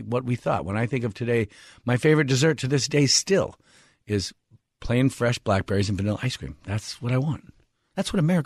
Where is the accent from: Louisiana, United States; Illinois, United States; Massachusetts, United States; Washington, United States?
Washington, United States; No, I grew up in Washington State. We were like hop growers